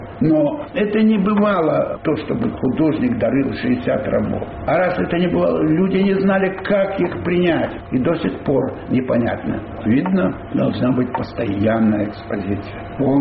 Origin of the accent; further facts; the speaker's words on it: Belarus; Мы белорусы, у нас есть родина.